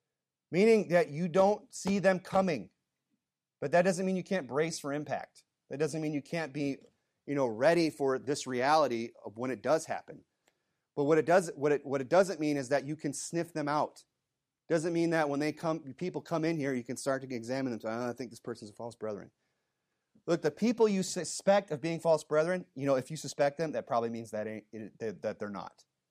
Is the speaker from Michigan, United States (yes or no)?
yes; Michigan, United States; I know I came from Michigan with places like Glen Arbor, you know, and Ann Arbor, but that doesn't make me an arborist